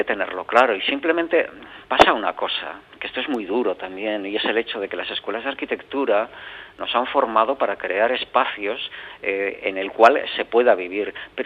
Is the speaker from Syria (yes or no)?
no; Bilbao, Basque Country, Spain; moved away as an adult; now in Valencia, Spain; Yo soy de Bilbao y entonces cuando vine a Valencia, hace ya un montón de años